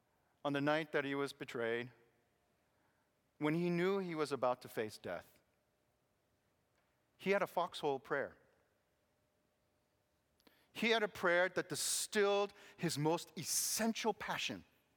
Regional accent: United States; There's probably no more awkward experience, at least growing up in America, at least for me.

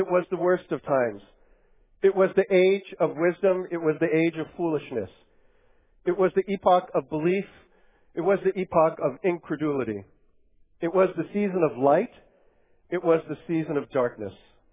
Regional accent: Pennsylvania, United States; also born or lived in New York City; although I was born in New York City, I actually spent a good portion of my childhood growing up in rural Pennsylvania.

